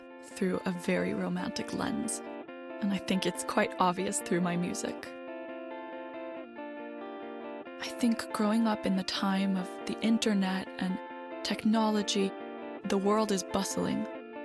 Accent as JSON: {"language": "English", "country": "Iceland", "also_born_or_lived": "United States", "said": "I grew up between many different cultures. I am from Iceland. I am half Chinese and spent a part of my childhood in the United States."}